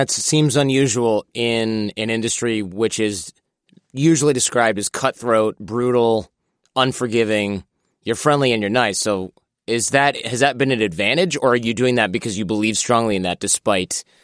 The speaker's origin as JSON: {"language": "English", "region": "Michigan", "country": "United States", "tie": "born or raised there", "said": "I grew up in Michigan."}